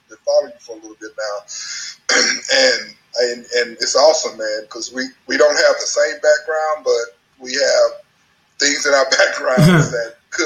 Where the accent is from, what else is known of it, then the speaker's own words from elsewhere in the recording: Lufkin, Texas, United States; also born or lived in Tyler; I grew up in East Texas, a little town called Lufkin. Then I raised in Tyler. Then I went back to Lufkin and finished my graduated from high school.